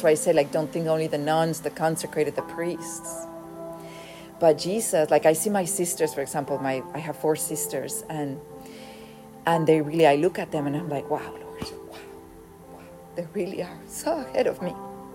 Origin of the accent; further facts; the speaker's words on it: Mexico; first language Spanish; English is a second language; Even from the Spanish to the English, I'm from Mexico.